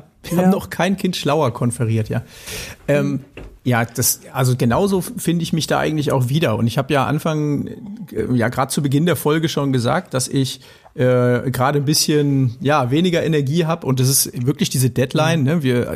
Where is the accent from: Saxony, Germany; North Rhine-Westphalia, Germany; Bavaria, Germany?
North Rhine-Westphalia, Germany; bei uns im Ruhrpott sagt man ja, muss ja.